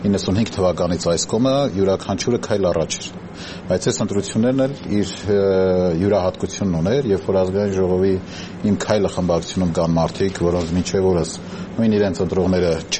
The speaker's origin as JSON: {"language": "Armenian", "town": "Spitak", "region": "Lori", "country": "Armenia", "tie": "born or raised there", "said": "Օրինակ ես ծնունդով Սպիտակից եմ"}